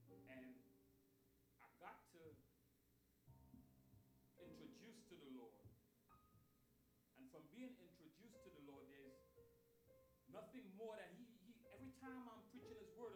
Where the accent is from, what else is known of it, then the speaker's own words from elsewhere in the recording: Trinidad & Tobago; Trinidad and Tobago.